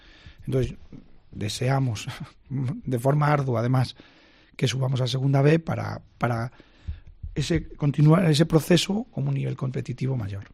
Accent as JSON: {"language": "Spanish", "region": "Galicia", "country": "Spain", "said": "soy gallego"}